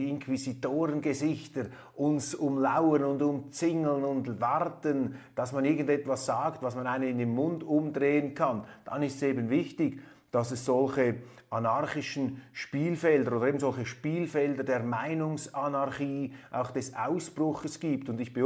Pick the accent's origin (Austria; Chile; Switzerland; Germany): Switzerland; Als Schweizer bin ich dafür, immer einzubinden und möglichst auch die Verantwortung an diese siegreichen Parteien zu geben